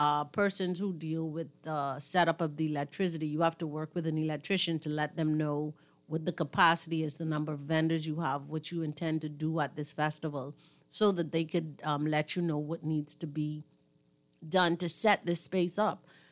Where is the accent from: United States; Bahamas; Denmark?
Bahamas; and I am from Cat Island, though.